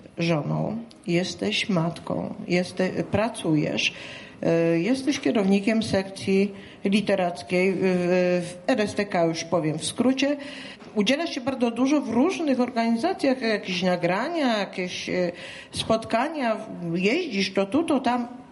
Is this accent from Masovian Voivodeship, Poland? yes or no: no; Rzeszów, Subcarpathian Voivodeship, Poland; Ja wiele książek przeczytałam, ale jako rzeszowianka niewiele razy natrafiłam na książki, które by opisywały nasze miasto.